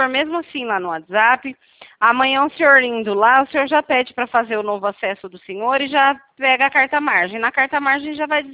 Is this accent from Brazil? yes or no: yes; Presidente Prudente, São Paulo, Brazil